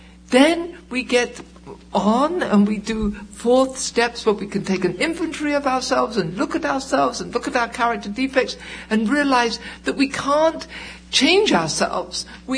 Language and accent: English; United Kingdom; not only am I an alcoholic, but I'm British